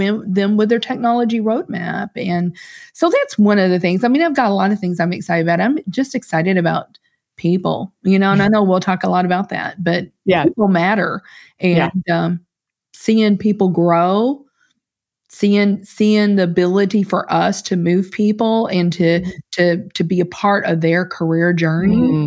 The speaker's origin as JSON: {"language": "English", "region": "Kentucky", "country": "United States", "said": "we're originally from Kentucky."}